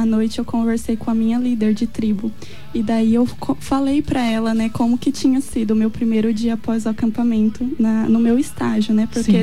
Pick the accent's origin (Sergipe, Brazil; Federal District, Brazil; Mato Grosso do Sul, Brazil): Mato Grosso do Sul, Brazil; Dourados; Eu sou aqui de Dourados mesmo, né? No entanto, eu moro sozinha, vim pra cidade pra fazer faculdade. Meus pais hoje moram em Tocantins.